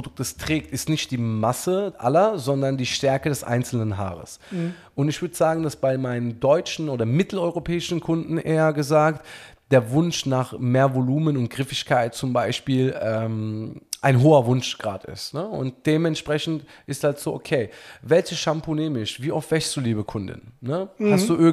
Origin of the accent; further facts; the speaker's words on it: Turkey; Ich bin ursprünglich aus der Türkei und wir haben da ein Strandhaus mit Zitrusfrüchten.